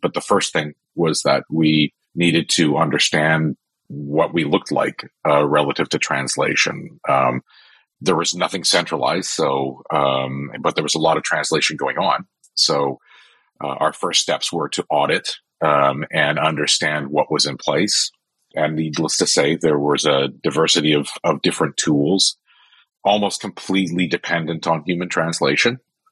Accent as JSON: {"language": "English", "country": "Canada", "said": "I'm Canadian"}